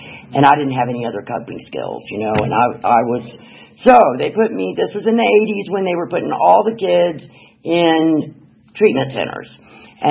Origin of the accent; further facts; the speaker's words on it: Atlanta, Georgia, United States; born there; So I was born in Atlanta in Piedmont Hospital.